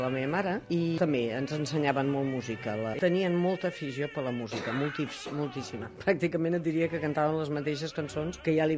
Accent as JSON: {"language": "Catalan", "town": "Barcelona", "region": "Catalonia", "country": "Spain", "tie": "born there", "said": "vaig néixer a Gràcia també al carrer Verdi, sóc del 48. Tinc 63 anys."}